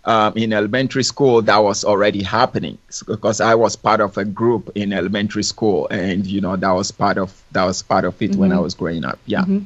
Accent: Volta, Ghana; So, like, I am from the Volta region, but I can do any major main pieces from any of the regions in Ghana.

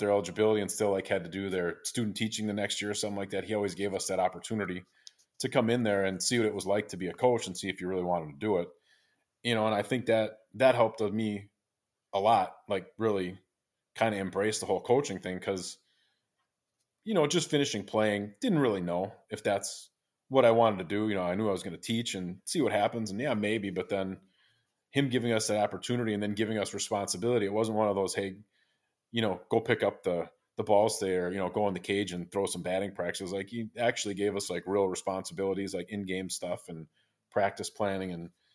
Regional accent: Greenfield, Wisconsin, United States; being a Greenfield guy, it was different. You know, going your whole, you know, growing up in Greenfield, that's always our biggest rivals, Greenfield, Greendale.

